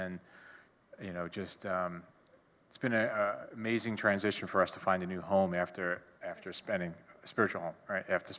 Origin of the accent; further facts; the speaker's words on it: New York, United States; now in Burbank, United States; The more I speak, you'll figure out that I am from New York. Mm-hmm. And we've been here for 22 years now.